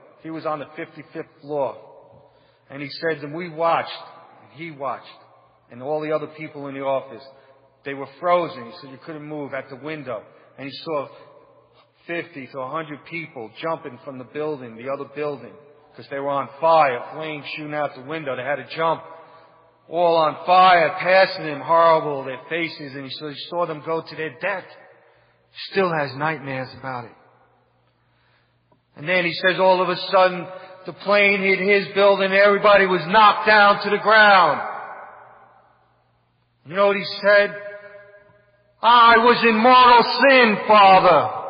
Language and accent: English; New York City, New York, United States; I come from New York City. And I was upstate in the Friary when the Twin Towers went down.